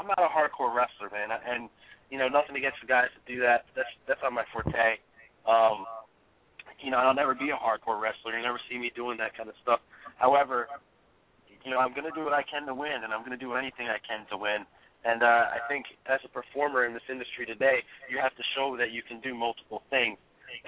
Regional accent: Delaware, United States; Growing up in Delaware, I've always been a huge ECWA fan.

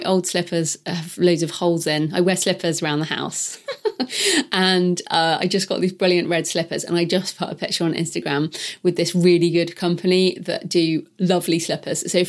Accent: California, United States; now in United Kingdom; I'm from California, but loving brisk nature walks here in the UK.

